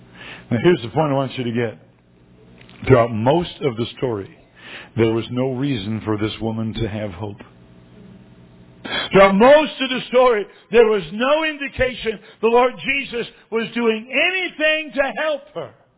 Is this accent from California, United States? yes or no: no; Detroit, Michigan, United States; also born or lived in South Carolina; I was born in South Carolina, but when I was in the first grade, my dad took over the Detroit Rescue Mission. And we moved to Detroit. I grew up most of my young years in the city of Detroit.